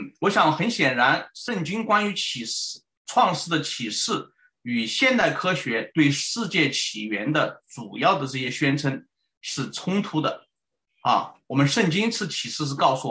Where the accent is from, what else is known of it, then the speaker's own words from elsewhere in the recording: China; moved away; 我是在这个中国大陆出生成长啊，是完全接受唯物主义、无神论、进化论以及世俗科学的这个历史观啊。